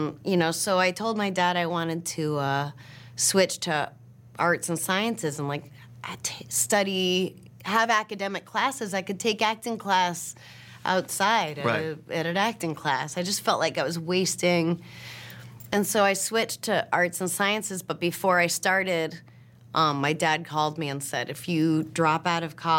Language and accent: English; New Hampshire, United States; Yeah, well, I knew that I was funny, and because it's how I got through the day growing up in New Hampshire.